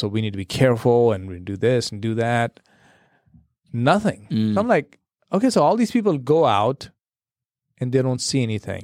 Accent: India; As you guys know, I grew up in India, and we didn't hunt.

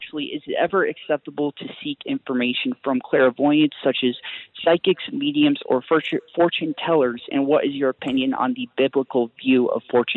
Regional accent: Colorado, United States; I'm 24, and I'm from Colorado

